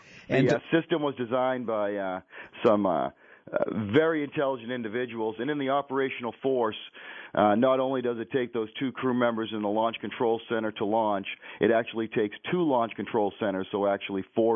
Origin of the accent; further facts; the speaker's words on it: Boston, Massachusetts, United States; also born or lived in North Dakota; now in Cheyenne, United States; actually live in Cheyenne, Wyoming. I've been fortunate enough to live at in North Dakota. But you're right, I am a transplant from Boston.